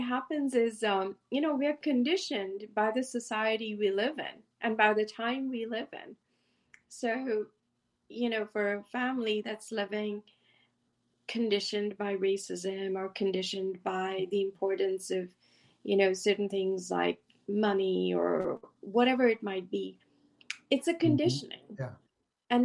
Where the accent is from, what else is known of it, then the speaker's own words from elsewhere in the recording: India; now in United States; And of course, I live in the US. I came from India.